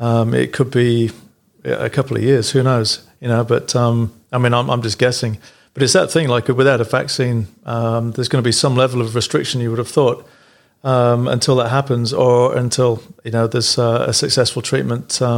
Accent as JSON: {"language": "English", "region": "England", "country": "United Kingdom", "said": "I'm, as you know, I'm from England"}